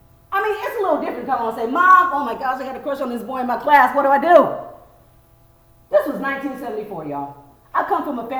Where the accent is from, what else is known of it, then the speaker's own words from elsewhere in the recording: Wichita, Kansas, United States; Now, for the majority of my childhood, I was raised in Wichita, Kansas. I'm the last of six military brats, three brothers and two sisters.